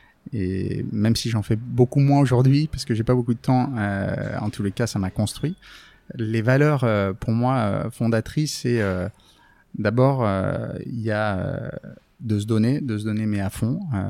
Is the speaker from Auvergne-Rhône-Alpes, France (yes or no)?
no; Nouvelle-Aquitaine, France; Limousin, c'est un peu plus que mon enfance parce que c'est ma vie. Aujourd'hui, j'y retourne très régulièrement. C'est là où je me ressource.